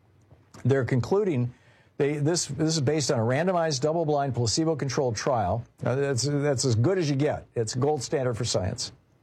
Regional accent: Michigan, United States; I used to love tart cherries when I was a kid. I grew up in Michigan.

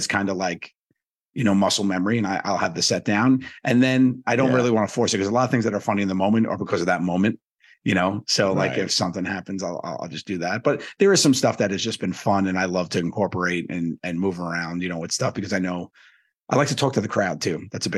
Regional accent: Staten Island, New York, United States; But yeah, so growing up in Staten Island was a thing.

